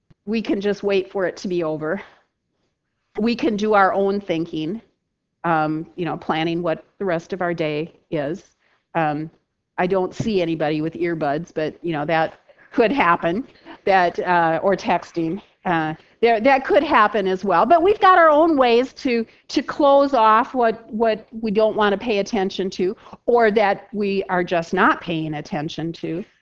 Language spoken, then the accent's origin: English; South Dakota, United States; accent: South Dakota; I could pull out my South Dakota accent a little bit